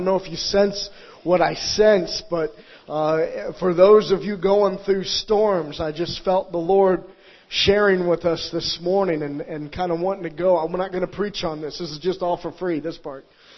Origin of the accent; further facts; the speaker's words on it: Florida, United States; We don't get hurricanes in Europe. Hallelujah. But I'm from Florida